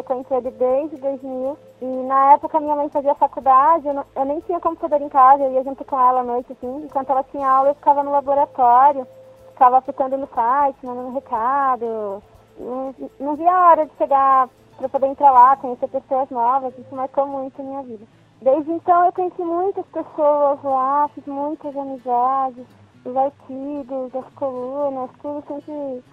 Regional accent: São Paulo, Brazil; sou de São Paulo, da Igreja do Bosque.

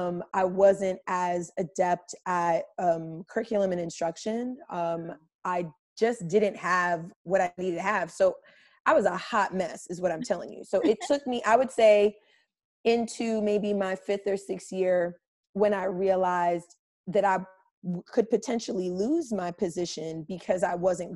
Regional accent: New Jersey, United States; I'm from New Jersey originally.

